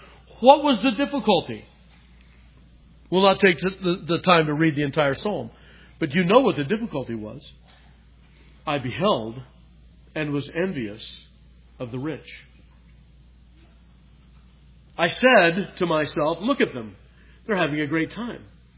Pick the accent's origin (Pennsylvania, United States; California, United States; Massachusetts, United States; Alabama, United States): California, United States; I grew up in California. We'd go up to the Sierras, and we'd be driving those mountain roads.